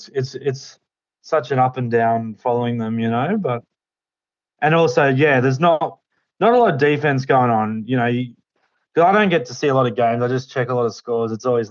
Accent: Brisbane, Queensland, Australia; and I'm originally from Brizzy, so the cold, yeah, I really do feel it, you know.

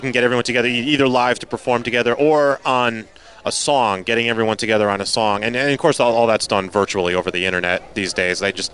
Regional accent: New Jersey, United States; We're kind of spaced out around the country. I'm from New Jersey.

